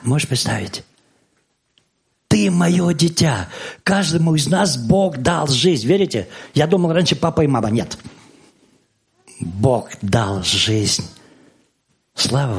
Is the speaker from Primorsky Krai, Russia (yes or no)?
no; Vorkuta, Komi Republic, Russia; born there; Я не родился в Белоруссии. Я родился на севере, в Воркуте. Там родители были сосланы.